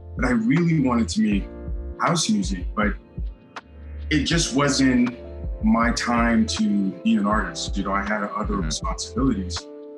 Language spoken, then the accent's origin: English; Montreal, Quebec, Canada; I'm originally from Montreal.